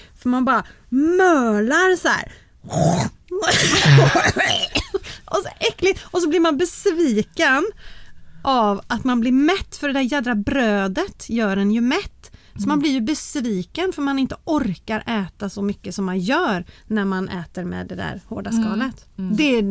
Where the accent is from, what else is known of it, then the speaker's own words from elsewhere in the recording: Småland, Sweden; Jag försöker, jag är ju en smålänning.